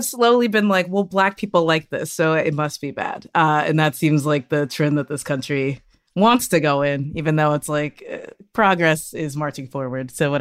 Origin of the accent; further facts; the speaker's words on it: Southern United States, United States; As a Southerner, yeah.